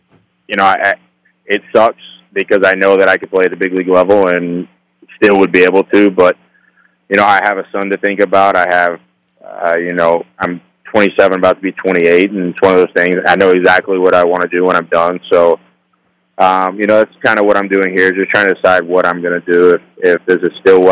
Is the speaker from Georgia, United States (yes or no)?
no; Pryor, Oklahoma, United States; Actually, growing up, I grew up in Pryor, Oklahoma, so Commerce, Oklahoma.